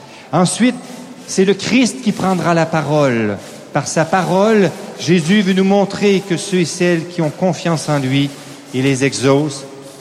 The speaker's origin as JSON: {"language": "French", "town": "Toulouse", "region": "Occitanie", "country": "France", "said": "Je suis de Toulouse, alors je me mêle les pinceaux, bien sûr."}